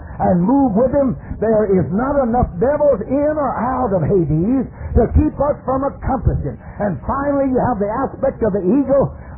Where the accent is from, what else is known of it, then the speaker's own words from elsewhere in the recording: Texas, United States; born there; I was born in Texas.